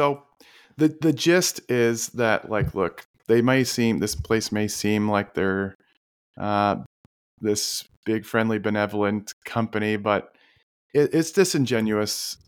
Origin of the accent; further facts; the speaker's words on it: Holland, Michigan, United States; we're from Holland, Michigan. It's known for Dutch.